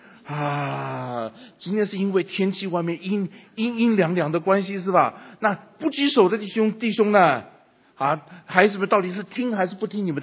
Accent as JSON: {"language": "Chinese", "country": "China", "said": "我们中国人有句成语叫小鹿乱窜，对吧"}